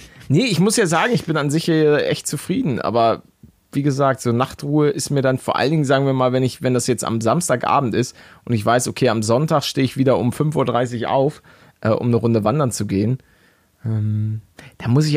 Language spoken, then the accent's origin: German; Northern Germany, Germany; Ich komme aus dem Norden, ganz ehrlich.